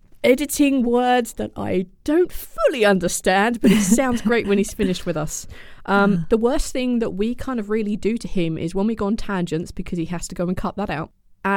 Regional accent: United Kingdom; And I'm British, so there's no way you can mistake me for any of them.

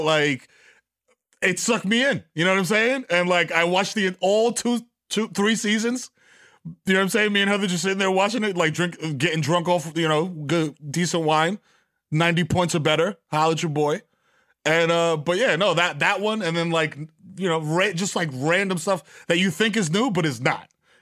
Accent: New York, United States; I feel, actually, as a New Yorker, I feel sorry for

